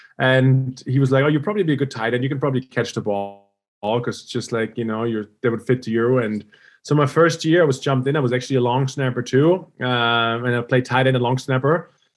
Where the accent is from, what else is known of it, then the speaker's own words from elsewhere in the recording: Germany; growing up in Germany